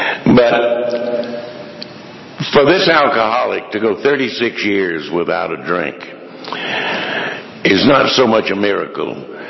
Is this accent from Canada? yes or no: no; Hartwell, Georgia, United States; Because I grew up the road in Hartwell, Georgia, and that's a small town.